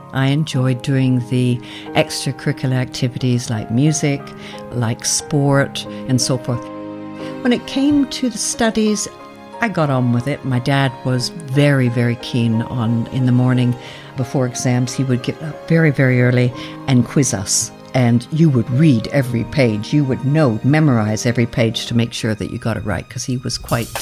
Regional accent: Sutton West, Ontario, Canada; I grew up in Canada. It was a tiny village called Sutton West. My dad was the local pharmacist. It was spread out. There were lots of farmers.

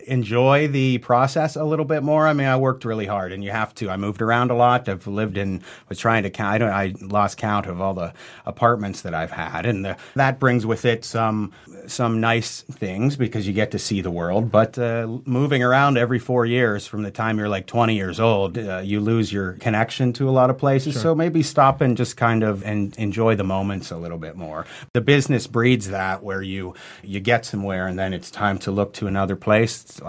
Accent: Youngstown, Ohio, United States; now in New York City, United States; From Youngstown, Ohio. So I'm a Midwestern guy.

